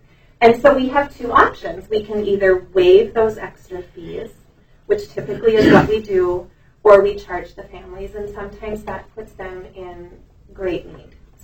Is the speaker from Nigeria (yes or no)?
no; Ada, Minnesota, United States; I am from Ada, Minnesota, and I did family child care for 16 years.